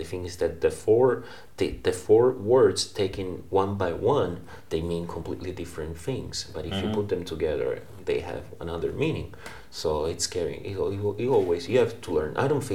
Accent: Sicily, Italy; English is a second language; I'm being from Sicily, people don't really, your parents wish that you can stay as closer as possible.

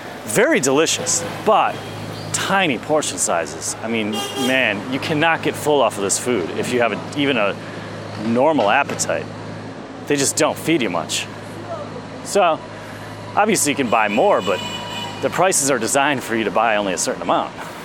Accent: Wisconsin, United States; And I'm from Wisconsin, where we have beautiful fall colors

